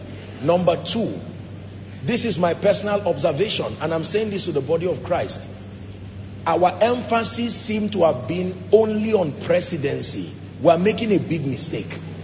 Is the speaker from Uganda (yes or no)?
no; Nigeria; And I understand the dynamics of politics, I'm a Nigerian.